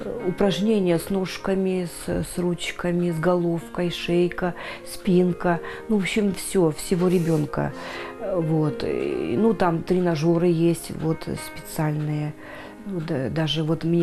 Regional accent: Kurgan Oblast, Russia; У нас в деревне, я выросла в Курганской области, и у нас вот в деревне

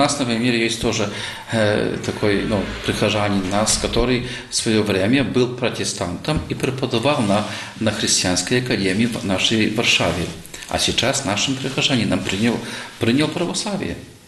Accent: Belarus; Естественно, что я белорус

